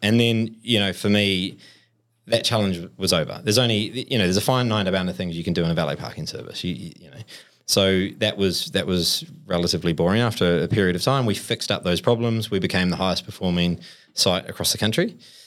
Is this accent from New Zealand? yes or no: yes; New Zealand; now in Australia; struggling to get a job here, being a Kiwi in Australia